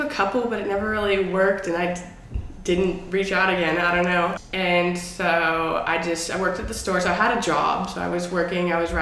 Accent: Middletown, California, United States; Middletown. Like, I've been here my whole life.

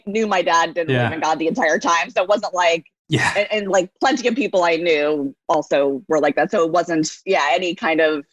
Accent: Santa Cruz, California, United States; Yeah, I grew up in Santa Cruz, California, which is a very laid back town in California, Northern California. I was raised Reform Jewish, but there was only one synagogue in town.

